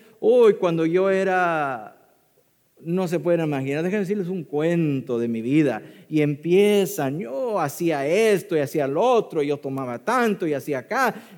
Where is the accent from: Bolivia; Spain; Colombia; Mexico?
Mexico; Yo soy mexicano, lo que no sabía.